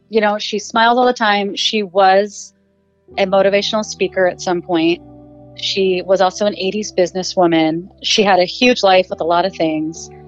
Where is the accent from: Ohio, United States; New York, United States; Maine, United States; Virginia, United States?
Ohio, United States; born there; I grew up everywhere. I was born in Ohio. I was raised with my mom's side of the family, which is all Syrian, and I had a Lebanese step-grandmother.